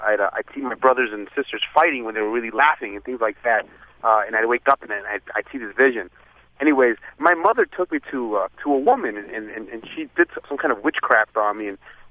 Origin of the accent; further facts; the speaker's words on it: Costa Rica; I'm from Costa Rica. I'm Hispanic.